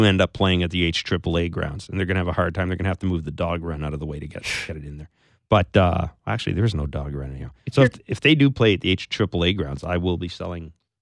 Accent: Western Canada, Canada; I'm from Western Canada. I'm used

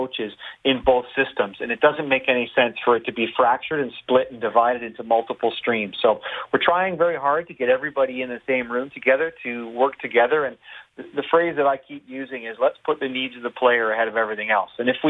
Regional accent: Canada; I mean, proud as a Canadian.

